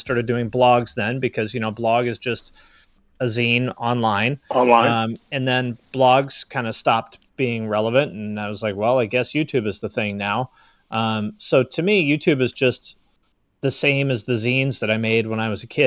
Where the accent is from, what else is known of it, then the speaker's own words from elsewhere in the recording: Seattle, Washington, United States; you know, I'm from Seattle.